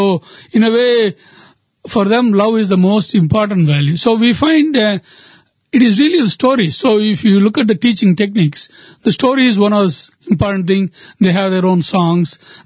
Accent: Coimbatore, Tamil Nadu, India; English is a second language; I am from Coimbatore.

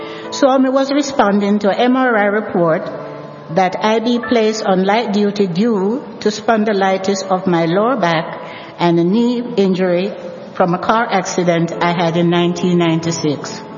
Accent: Jamaica; born there; I was born in Jamaica, West Indies.

